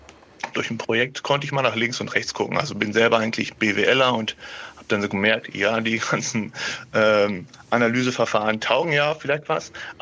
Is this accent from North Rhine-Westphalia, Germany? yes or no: yes; North Rhine-Westphalia, Germany; Also wir kommen aus NRW